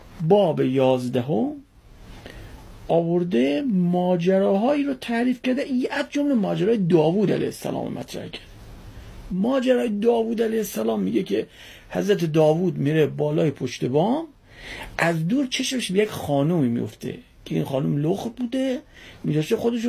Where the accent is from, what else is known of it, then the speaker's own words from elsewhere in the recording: Iran; گفتم من ایرانیم.